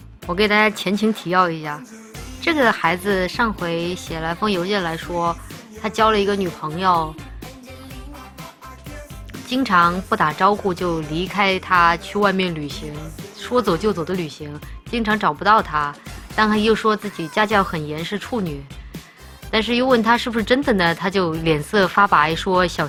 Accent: Chongqing, China; 我们那儿就是大家知道我老家是重庆的嘛，全是山，我们那儿不骑自行车，

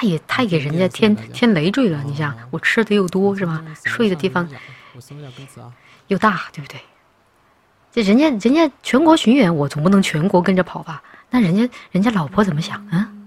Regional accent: Chongqing, China; 我是重庆人嘛，我们那边说话很多带儿化音的

